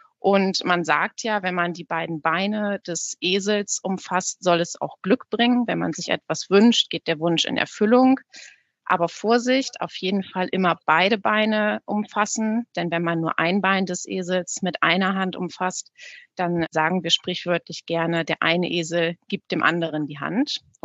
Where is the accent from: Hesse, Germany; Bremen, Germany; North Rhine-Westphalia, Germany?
Bremen, Germany; Und auch für mich als Bremerin ist es immer wieder schön, wenn man in der Innenstadt unterwegs ist